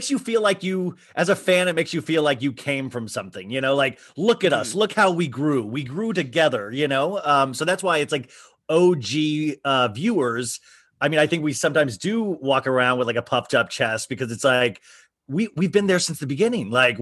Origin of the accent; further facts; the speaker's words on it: Kansas, United States; my mom took me and I made her take me to see Angels in America. And she had no fucking clue. Like, we're from Kansas.